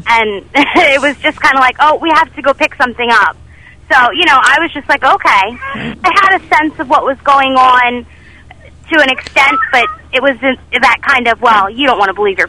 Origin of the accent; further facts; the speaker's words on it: New Jersey, United States; When I was growing up, I grew up in Jersey.